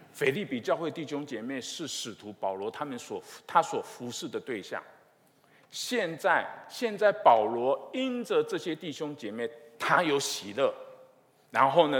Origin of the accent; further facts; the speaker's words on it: Taiwan; 我是从台湾来的， 我晓得什么叫做暗箭伤人